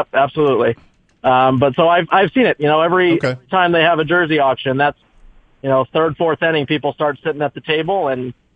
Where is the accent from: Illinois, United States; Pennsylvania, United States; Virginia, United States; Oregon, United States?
Pennsylvania, United States; Erie; I'm from Erie